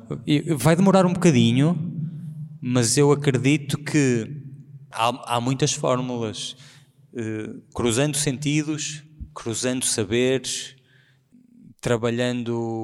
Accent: Porto, Portugal; É a minha casa, é o Porto, porque tenho uma ligação muito próxima, muito visceral à cidade onde cresci, ao povo que me compõe.

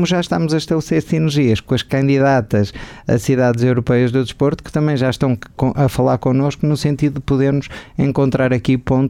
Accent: Portugal; É isso que nos caracteriza enquanto portugueses

